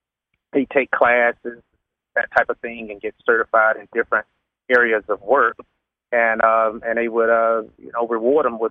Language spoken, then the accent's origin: English; Atlanta, Georgia, United States; now in California, United States; of course. I'm actually originally from Atlanta, Georgia. I've been living here in California for about 18 years now